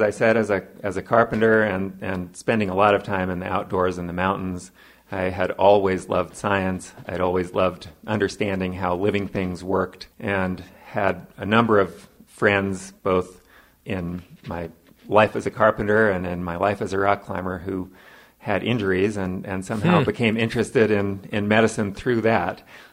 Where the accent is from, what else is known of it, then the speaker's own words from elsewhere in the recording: Berkeley, California, United States; Grew up in Berkeley, California. My mom was a single mom and worked full-time doing a variety of jobs from cleaning houses to working in a sandal shop.